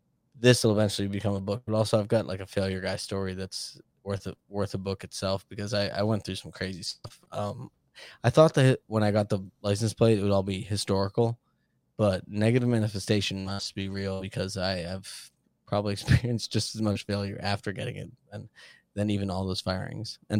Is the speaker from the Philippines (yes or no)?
no; Boston, Massachusetts, United States; And then also, I'm from Boston, and we sound, the closer we are to you, the more we drop our tone